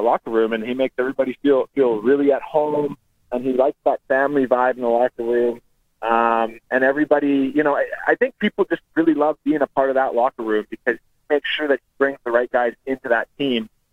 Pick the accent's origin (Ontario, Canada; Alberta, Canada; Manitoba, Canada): Alberta, Canada; Calgary; You know, I grew up in Calgary.